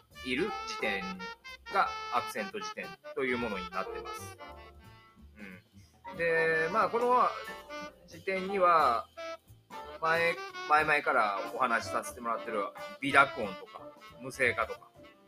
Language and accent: Japanese; Kansai, Japan; accent: Kansai; 関西なまり、やっぱり思い込んでいるもの単語ってあるんですよね。